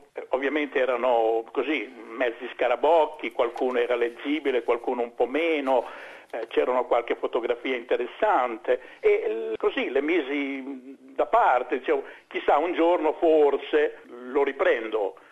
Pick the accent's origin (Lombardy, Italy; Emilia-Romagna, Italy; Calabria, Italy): Emilia-Romagna, Italy; Imola; born there; andai in Italia, a Imola, la mia città natale